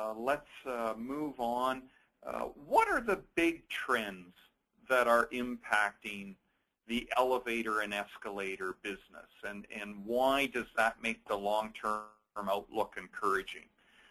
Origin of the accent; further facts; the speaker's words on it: Canada; So I'm from Canada.